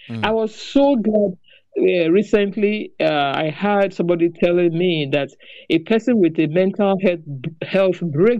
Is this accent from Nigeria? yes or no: yes; Nigeria; when I returned back to my home country, Nigeria.